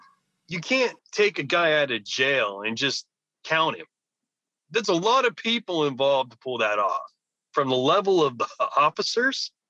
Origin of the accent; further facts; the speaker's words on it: California, United States; I'm really not too happy to say I'm from California, let alone where I was raised.